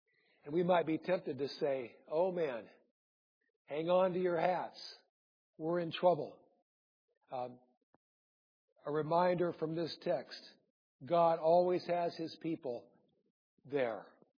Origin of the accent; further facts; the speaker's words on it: Iowa, United States; I grew up in Iowa, so I have the inside information.